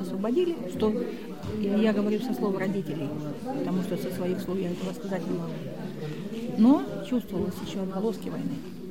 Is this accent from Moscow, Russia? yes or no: no; Bryansk Oblast, Russia; born there; Родилась я на Брянщине. Брянская область. В лесах партизанских.